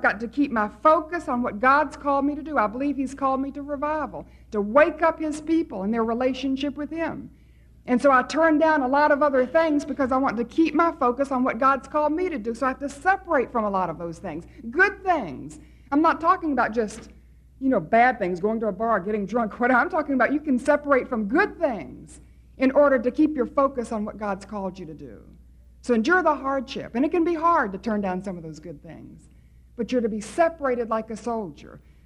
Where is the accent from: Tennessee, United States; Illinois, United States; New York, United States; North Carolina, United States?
North Carolina, United States; I come from North Carolina in the States, and we have some big military bases.